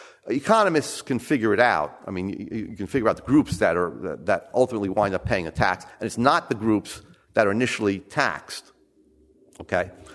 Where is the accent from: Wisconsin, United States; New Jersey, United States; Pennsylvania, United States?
New Jersey, United States; Now, I come from New Jersey